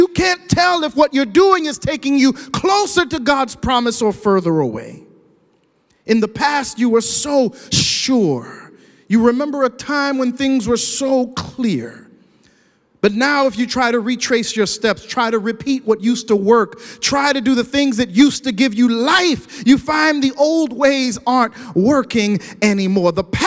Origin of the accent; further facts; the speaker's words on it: Panama; also born or lived in Puerto Rico; My parents were missionaries and church planters from Panama. I grew up in Bible studies under coconut trees in Panama and in Puerto Rico